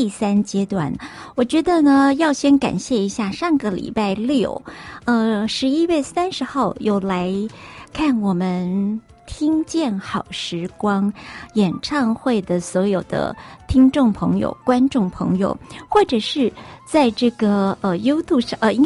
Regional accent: Taiwan; 跟我们台湾人好，跟我们台湾人很像，跟我们台湾人很像

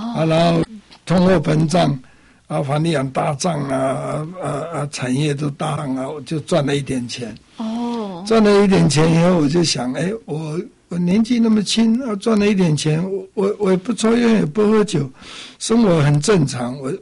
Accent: Xinying, Tainan, Taiwan; also born or lived in China; 但是因为我们在台南县长大，从小学、初中、高中都在台南，在新营

